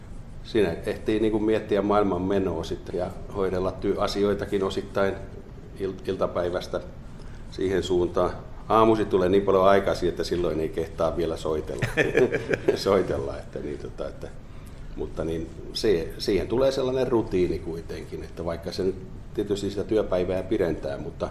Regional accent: Kihniö, Pirkanmaa, Finland; olen Kihniöltä kotoisin ja sinällään tämä alue on niin kuin sinällään niin kuin tuttua

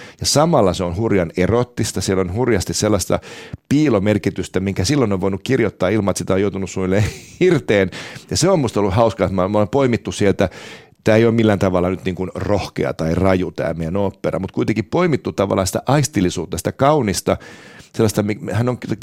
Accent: Helsinki, Uusimaa, Finland; also born or lived in Porvoo; Lähtökohtahan on siis se, että mä olen siis Helsingistä ja mä olen Porvoon saaristosta. Mä olen siis meripoika.

